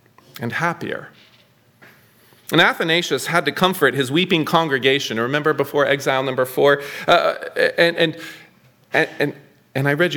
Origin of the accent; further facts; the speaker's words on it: California, United States; I mean, I'm from California. We just passed Prop 50.